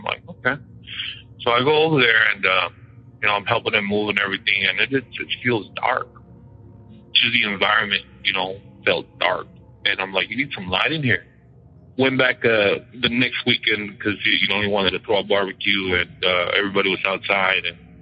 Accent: California, United States; We are from California, me and my family.

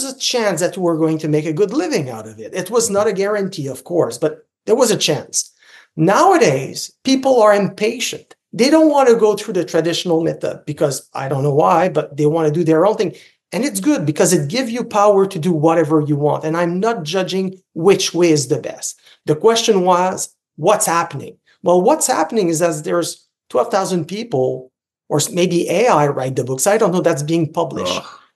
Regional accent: Canada; accent: French Canadian; first language French; English is a second language; now in Ottawa, Canada; As you can probably see or hear from my accent, I'm a French Canadian. I barely speak English at home. I live in Ottawa, but my kids are Francophone. My wife is Francophone.

